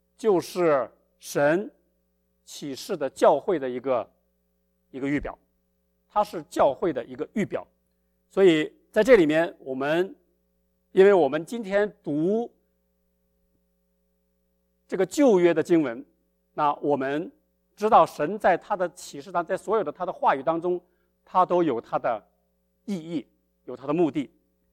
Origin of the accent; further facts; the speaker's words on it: China; 那就是我们中国人经常说的